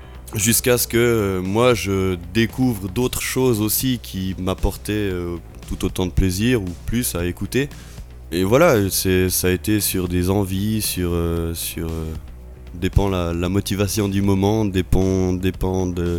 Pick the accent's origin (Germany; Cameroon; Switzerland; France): Switzerland; first language French; on est suisse, donc gardons nos racines, même si, enfin, voilà, c'est notre langue maternelle